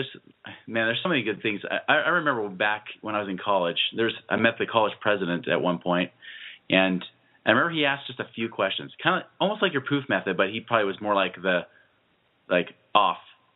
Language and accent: English; Scappoose, Oregon, United States; So I just told him, yeah, I'm from Scappoose, Oregon.